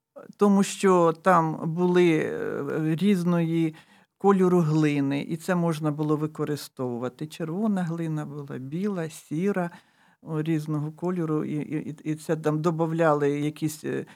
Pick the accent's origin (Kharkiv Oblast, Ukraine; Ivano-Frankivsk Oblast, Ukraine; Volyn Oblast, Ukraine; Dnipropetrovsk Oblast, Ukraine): Dnipropetrovsk Oblast, Ukraine; я родом з Петриківського району, не з самого села Петриківка. Я звідти, то батьківщина моя, Дніпропетровщина, Петриківський район.